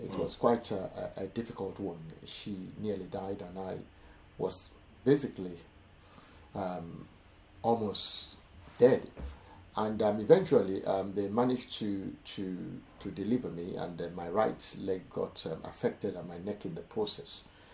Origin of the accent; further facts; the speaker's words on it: Nigeria; also born or lived in United Kingdom; So that was the beginning of my own challenge in growing up in Nigeria.